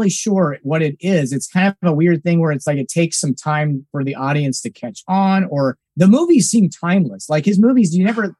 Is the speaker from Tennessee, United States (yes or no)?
no; Nebraska, United States; I grew up in a small town in Nebraska where we had a movie theater with 2 screens